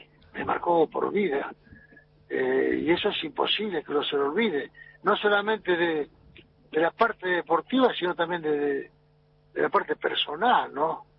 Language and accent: Spanish; San Miguel del Monte, Buenos Aires Province, Argentina; yo en el verano me quedo en San Miguel del Monte, mi ciudad natal, por el calor y todo eso.